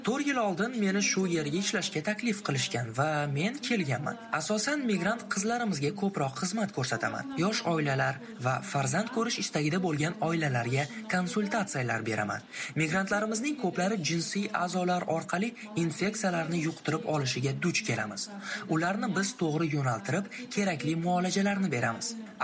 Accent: Issyk-Kul Region, Kyrgyzstan; moved away as an adult; now in Moscow, Russia; men Qirg'izistondanman. Issiqko'lda tug'ilib, ana shu yerda o'qib ishlaganman. 2000-yillarda esa rafiqam Moskvaga oliy ta'limni olish uchun kelgan. Rafiqam ham shifokor va shundan keyin 2001-yilda men ham Moskvaga kelganman.

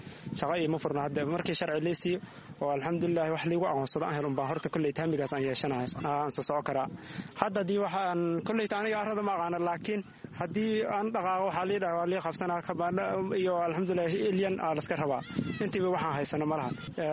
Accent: Bu'aale, Middle Juba, Somalia; Waxaan soo qahay, waxaan ka imaaday Soomaaliya Bu'aale. Waxaan imaaday bisha sagaalaad.

